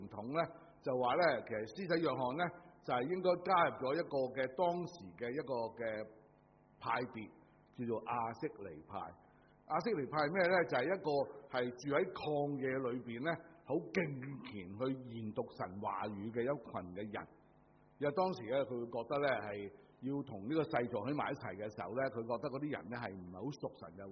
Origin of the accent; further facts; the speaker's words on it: Hong Kong; 以我哋香港人嘅即系机警呢同埋香港人嘅聪明呢，